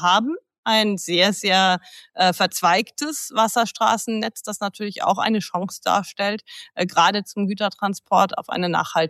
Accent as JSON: {"language": "German", "region": "Hamburg", "country": "Germany", "tie": "born or raised there", "said": "Ich bin im Norden in Hamburg aufgewachsen."}